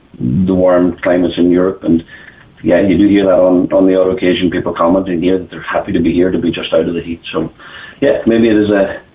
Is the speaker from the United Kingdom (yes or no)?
no; Ireland; funny enough, we as the Irish, we're the only people who worry about the weather.